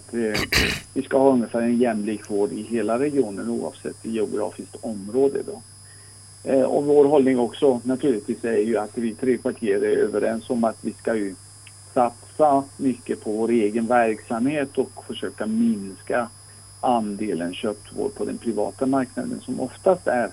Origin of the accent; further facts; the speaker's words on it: Iran; now in Trollhättan, Sweden; och jag bor och verkar i Trollhättan. Och är född och uppvuxen i Iran.